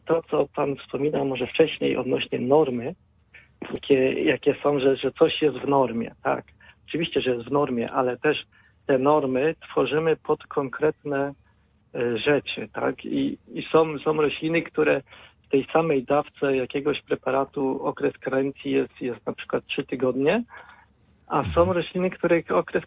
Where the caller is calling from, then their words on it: Żnin, Kuyavian-Pomeranian Voivodeship, Poland; ze Żnina.